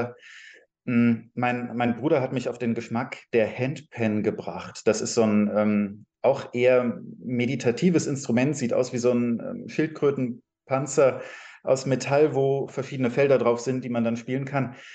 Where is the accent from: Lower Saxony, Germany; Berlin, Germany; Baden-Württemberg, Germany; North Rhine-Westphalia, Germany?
Berlin, Germany; Ja, ich komme ja auch aus Berlin, das heißt, irgendwie dieses großstädtische Flair, das hat schon was.